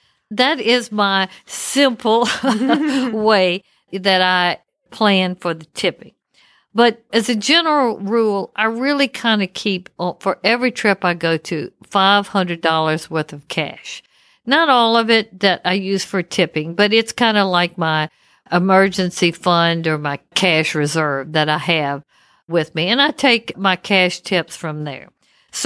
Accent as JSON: {"language": "English", "country": "United States", "said": "Well, being an American, it's very hard for us to understand or believe that there are countries where you do not tip."}